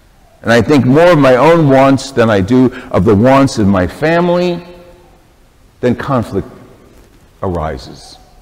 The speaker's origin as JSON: {"language": "English", "region": "New York", "country": "United States", "said": "I'm from New York, and I snowbird in and out of here periodically"}